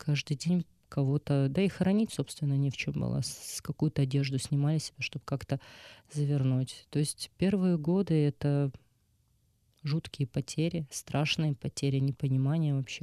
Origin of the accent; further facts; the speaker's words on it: Kherson Oblast, Ukraine; born there; Несмотря на то, что моя мама родилась в Узбекистане, мой отец родился в Узбекистане, мы родились в Херсонской области.